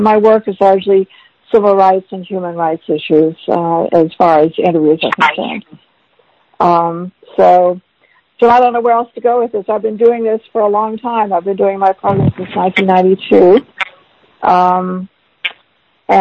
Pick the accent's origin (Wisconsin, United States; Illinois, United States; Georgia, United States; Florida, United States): Georgia, United States; Atlanta; I'm from Atlanta, Georgia.